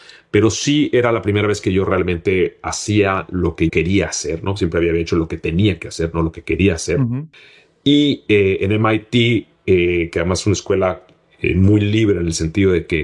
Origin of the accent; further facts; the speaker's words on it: Mexico City, Mexico; Yo nací y crecí en la Ciudad de México.